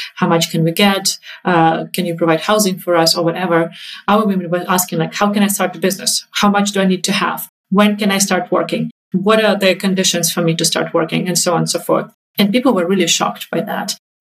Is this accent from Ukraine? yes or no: yes; Ukraine; moved away; I'm from Ukraine